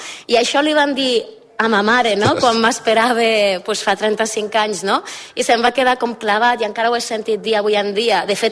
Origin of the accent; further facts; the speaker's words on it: Catalonia, Spain; born there; now in Pallars, Spain; Jo vaig néixer al Montsec, a la Vall de Meià, i fa anys que visc aquí al Pallars, i és el meu territori d'influència, i com a dona del món rural i nena de poble